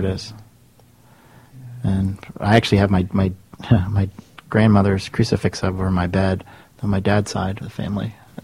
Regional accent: Bridgeport, West Virginia, United States; I grew up next door in Bridgeport, West Virginia, so I'm local to the area.

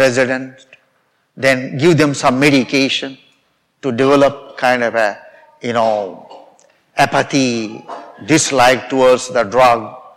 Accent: India; You know, I come from India.

